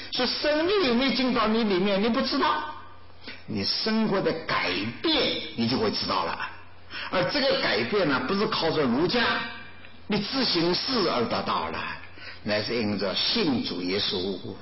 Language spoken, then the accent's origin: Chinese; Ningbo, Zhejiang, China; 所以这我是宁波人嘛，硬硬的了